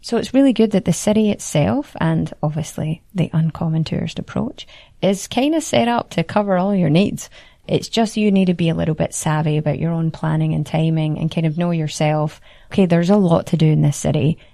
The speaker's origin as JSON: {"language": "English", "region": "Scotland", "country": "United Kingdom", "said": "I'm from Scotland"}